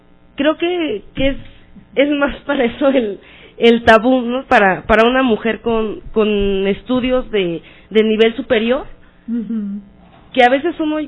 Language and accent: Spanish; Tláhuac, Mexico City, Mexico; Yo soy de Tláhuac.